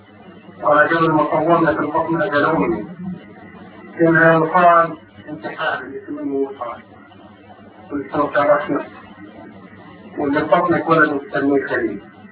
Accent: Palestine; طبعا انا كفلسطيني الاصل عملت بلديه وغنيه وعايش في الارض

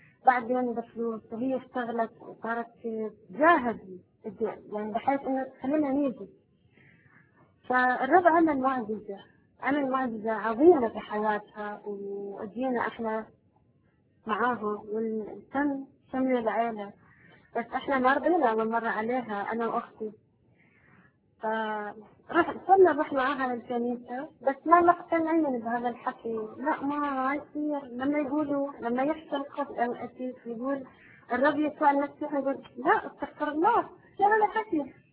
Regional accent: Iraq; وإحنا من العراق أصلنا، من جنب العراق.

